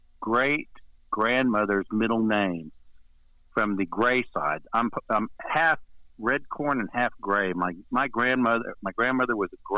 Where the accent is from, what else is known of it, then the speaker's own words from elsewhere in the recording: Pawnee, Oklahoma, United States; born there; Pawnee, Oklahoma, just right outside the Osage Reservation. I like to say I was born in the Osage Reservation, but they had a Indian hospital there, the Pawnee Indian Hospital, and I was born there.